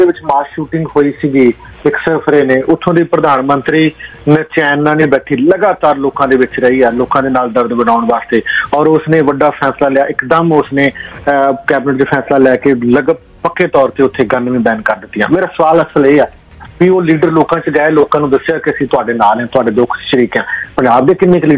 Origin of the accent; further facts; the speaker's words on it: Punjab, India; ਵੈਸੇ ਮੈਂ ਵੀ ਇੱਕ ਪੰਜਾਬੀ ਹਾਂ